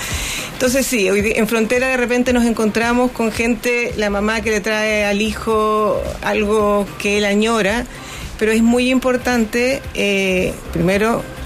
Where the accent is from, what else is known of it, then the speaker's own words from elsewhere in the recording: Chile; como personas, como chilenos, como pasajeros que ingresamos a Chile